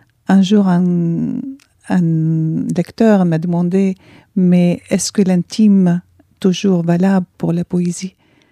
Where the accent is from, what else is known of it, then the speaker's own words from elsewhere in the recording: France; je suis française, j'habite la France